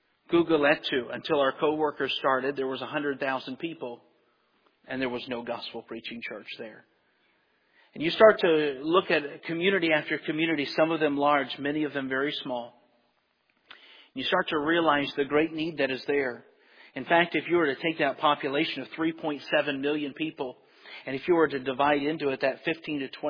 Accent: Michigan, United States; I come from Michigan, as pastors already mentioned.

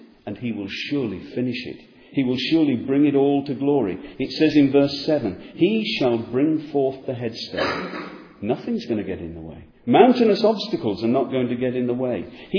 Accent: North West England, United Kingdom; Growing up in the Lake District and spending a lot of time there

